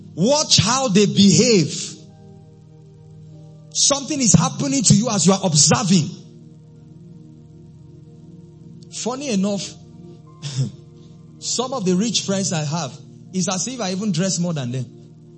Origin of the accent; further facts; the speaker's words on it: Lagos, Nigeria; also born or lived in Port Harcourt / Maiduguri; I've lived in different parts of Nigeria. I was born in Lagos. I lived in Lagos, went to Port Harcourt, came to Maiduguri.